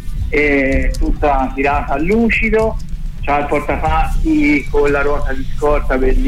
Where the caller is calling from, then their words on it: Carrara, Tuscany, Italy; siamo da Carrara.